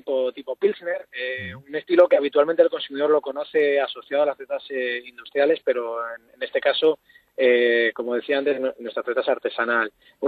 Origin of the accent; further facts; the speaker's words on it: Madrid, Community of Madrid, Spain; born there; la chulería, ¿no?, que nos caracteriza a los madrileños, y me considero madrileño porque nací en Madrid